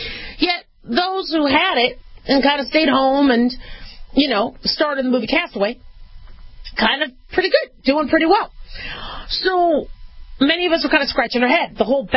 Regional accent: California, United States; mind you, I'm from California.

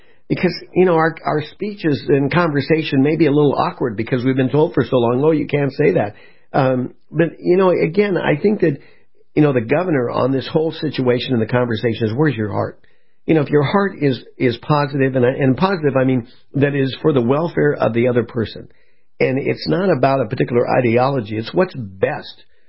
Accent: California, United States; I mean, we're from the West, you know, we're in California.

